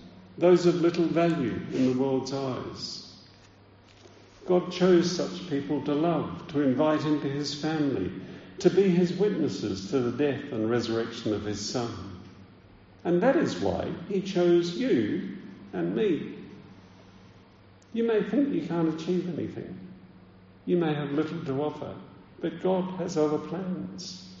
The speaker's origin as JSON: {"language": "English", "town": "Meningie", "region": "South Australia", "country": "Australia", "said": "I come from Meningi, which means mud. So it's like me from the town of Mud going to the Lord Mayor of Melbourne"}